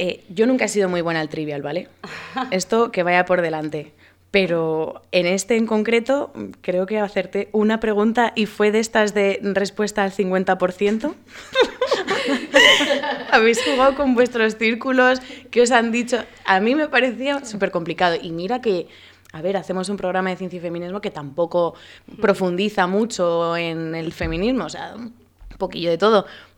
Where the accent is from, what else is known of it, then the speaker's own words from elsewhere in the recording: Santander, Cantabria, Spain; de donde vengo yo, en una librería en La Vorágine, en Santander